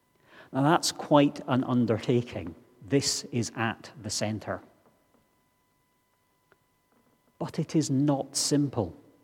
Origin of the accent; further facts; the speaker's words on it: Tain, Scotland, United Kingdom; about 15 miles by road from where I grew up in Tain.